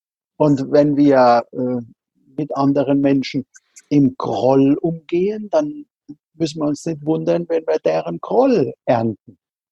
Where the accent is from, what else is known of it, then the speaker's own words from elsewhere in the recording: Rhineland-Palatinate, Germany; Also ich bin in der Südpfalz an der Weinstraße aufgewachsen. Also einem Landstrich, was andere gerne als das Paradies bezeichnen, weil da eben so schöne Dinge wie Wein und Kastanien wachsen